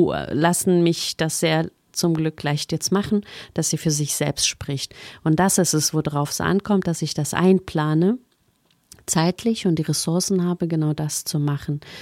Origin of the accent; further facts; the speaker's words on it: Afghanistan; moved away; ich bin in Afghanistan geboren, ich bin da sozialisiert als Mädchen, das ist ja nochmal etwas anderes als in einem Land, in der man automatisch Muslima ist